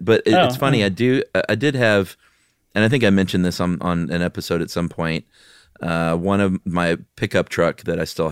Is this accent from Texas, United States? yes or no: yes; Texas, United States; yeah, Texas is just like, we don't care. We're from Texas.